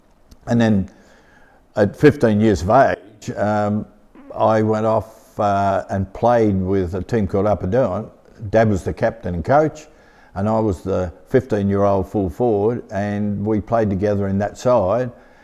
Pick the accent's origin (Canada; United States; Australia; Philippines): Australia; New Norfolk, Tasmania; We grew up in New Norfolk.